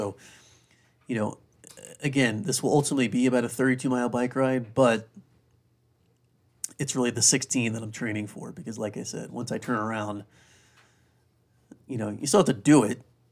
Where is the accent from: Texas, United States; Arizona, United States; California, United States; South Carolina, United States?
South Carolina, United States; understand that I grew up in South Carolina. I went to Clemson.